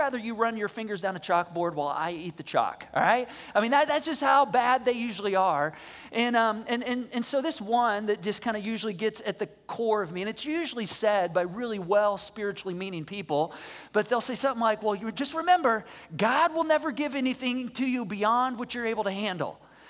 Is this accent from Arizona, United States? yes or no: no; Michigan, United States; I grew up with snowmobiles in Michigan.